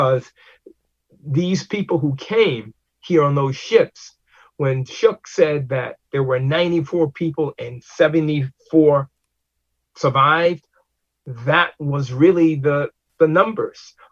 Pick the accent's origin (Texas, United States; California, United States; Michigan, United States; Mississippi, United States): Mississippi, United States; I grew up in Mississippi, and my grandparents were somewhat elderly when I was born.